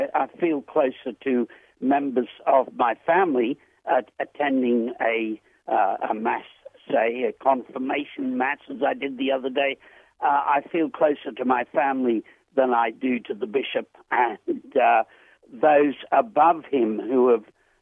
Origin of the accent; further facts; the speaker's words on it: Australia; I'm a writer from Australia. I've written about 50 books and am of a great age, 81 years.